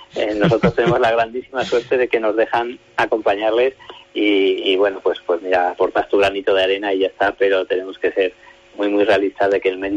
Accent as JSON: {"language": "Spanish", "town": "Huesca", "region": "Aragon", "country": "Spain", "said": "ahí es bastante sabido que soy de Huesca y todo el mundo me ubica perfectamente como el de Huesca."}